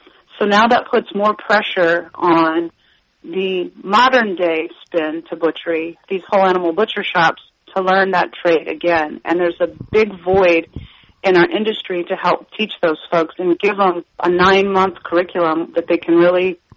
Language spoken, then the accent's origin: English; Chicago, Illinois, United States; I'm from Chicago, so just like when the stockyards and the boxcar trains went away, all of that production became centrally located.